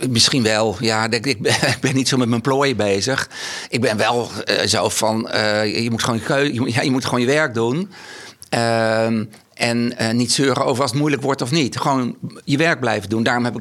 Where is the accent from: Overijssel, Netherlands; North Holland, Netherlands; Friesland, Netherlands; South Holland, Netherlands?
Friesland, Netherlands; Sneek; Ik kom natuurlijk oorspronkelijk uit Sneek. Geboren in Workum, opgegroeid in Sneek. Mijn ouders woonden toen in Leeuwarden.